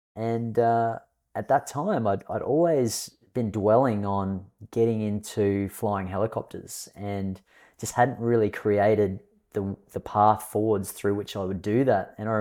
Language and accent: English; Cairns, Queensland, Australia; also born or lived in Zimbabwe; Yeah, well, I hail from North Queensland. I grew up in Cairns, and prior to that, had been born in Zimbabwe. We actually came over to Australia when I was about three.